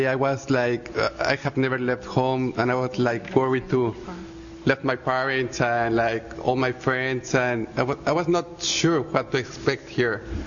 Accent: Mexico; I'm from Mexico.

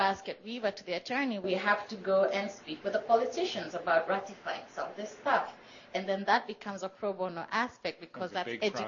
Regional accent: Kenya; I am Kenyan.

